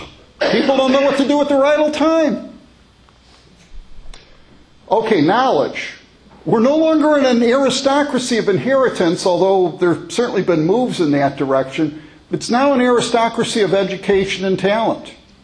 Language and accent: English; Chicago, Illinois, United States; now this is what I grew up with in Chicago